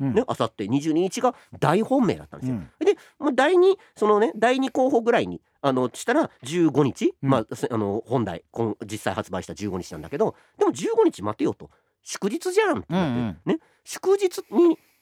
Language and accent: Japanese; Osaka, Japan; まあ、僕も大阪ですからね